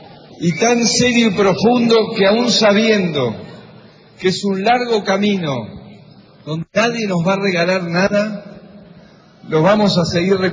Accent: Argentina; Y como argentino, siento una profunda emoción de ver lo que estamos logrando juntos.

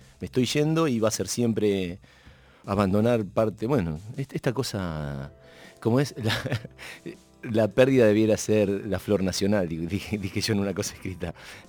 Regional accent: Junín, Buenos Aires Province, Argentina; born there; now in La Plata, Argentina; Hay de 6 músicos que estamos arriba del escenario, 4 nacimos en Junín, pero la banda es platense.

